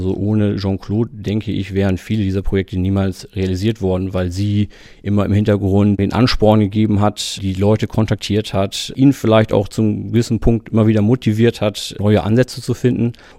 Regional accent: Berlin, Germany; das ist ein Gebäude, was ich vielleicht als Berliner jeden Tag gesehen habe.

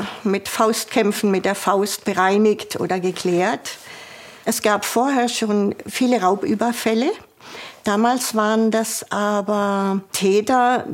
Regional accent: Southern Germany, Germany; now in Hamburg, Germany; Leider als Süddeutsche, bei uns ist fast immer sehr gutes, schönes Wetter.

